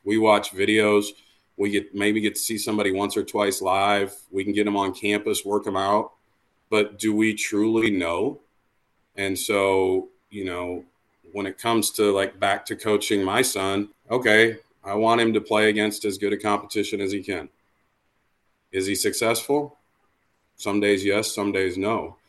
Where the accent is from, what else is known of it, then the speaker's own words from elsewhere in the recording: Iowa, United States; I mean, I grew up in a small town in Iowa.